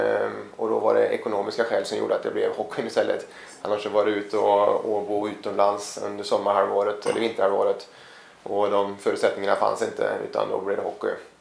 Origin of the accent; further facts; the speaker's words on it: Grästorp, Västra Götaland County, Sweden; also born or lived in Såtenäs; är 41 år gammal. Kommer ursprungligen ifrån Såtenäs, där jag är född. Min far jobbade på flottiljen där ute och bodde bara där till 80-talet, flyttade till Grästorp, så jag är egentligen uppfostrad i Grästorp.